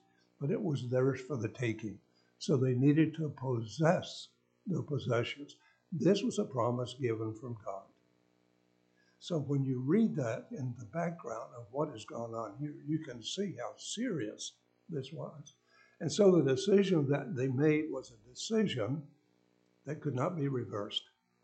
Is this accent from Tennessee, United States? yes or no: no; West Virginia, United States; This goes back many years ago in my home state of West Virginia.